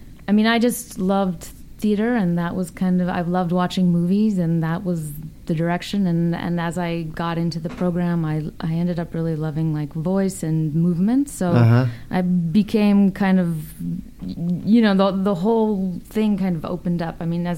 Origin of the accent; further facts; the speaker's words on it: Fremont, California, United States; There's suburbs. I'm from Fremont.